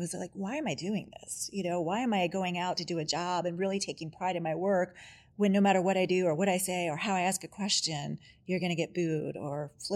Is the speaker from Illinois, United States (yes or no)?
no; Pittsburgh, Pennsylvania, United States; I grew up in Pittsburgh in Pennsylvania, which is a really hard news town.